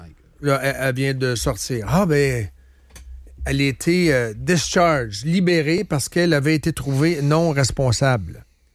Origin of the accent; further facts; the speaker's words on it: Quebec, Canada; et nous autres, on est Québécois, on est ici